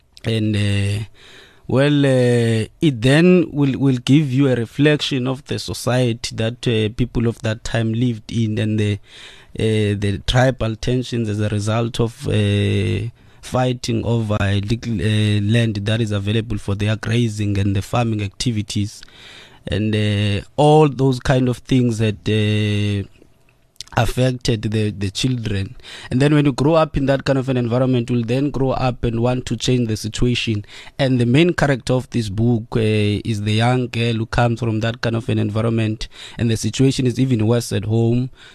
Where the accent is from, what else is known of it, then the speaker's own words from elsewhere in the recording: Mbizana, Eastern Cape, South Africa; Yes, I'm from Ebizana, where O.R. Tambo was born, where Winnie Madikizela Mandela was born also.